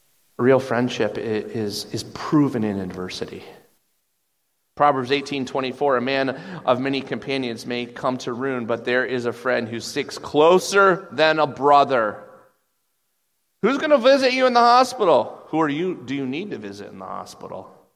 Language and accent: English; Lake Linden, Michigan, United States; I grew up in Lake Linden, and it felt like everyone was related.